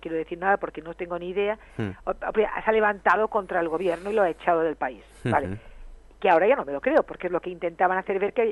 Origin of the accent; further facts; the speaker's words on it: Spain; Yo soy española.